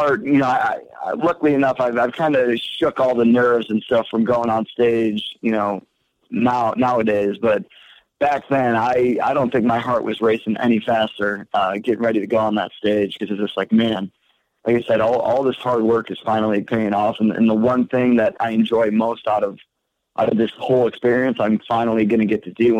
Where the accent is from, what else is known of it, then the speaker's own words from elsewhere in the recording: Michigan, United States; also born or lived in Port Huron; because, you know, I'm from Michigan, so I've the Blue Water, but I lived in Port Huron, so I always go over the Blue Water Bridge.